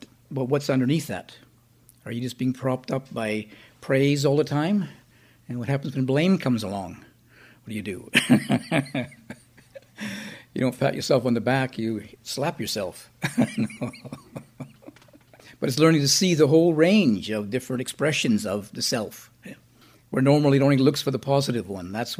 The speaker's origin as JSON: {"language": "English", "town": "Vancouver", "region": "British Columbia", "country": "Canada", "tie": "born or raised there", "said": "I grew up in Vancouver and I like sunshine, not rain."}